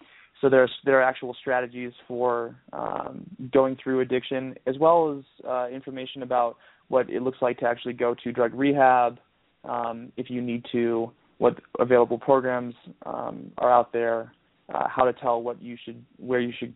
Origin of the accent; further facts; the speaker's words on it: Seattle, Washington, United States; Well, you know, for me, I grew up in Seattle and grew up around a lot of folks who as a result of the weather of Seattle and the culture of Seattle